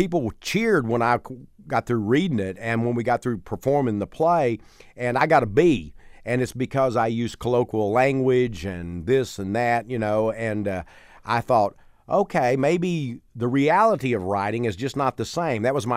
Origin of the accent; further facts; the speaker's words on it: Texas, United States; I grew up in East Texas, and at a time when I was growing up, what was really important was being macho